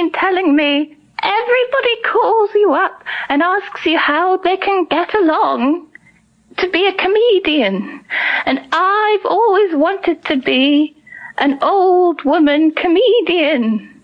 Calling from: London, United Kingdom

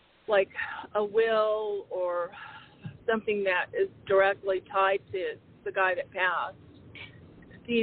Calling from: Arizona, United States; calling from Arizona.

